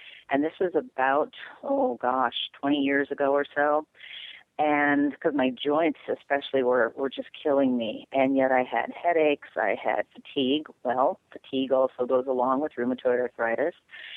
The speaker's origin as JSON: {"language": "English", "region": "Minnesota", "country": "United States", "said": "I'm from Minnesota."}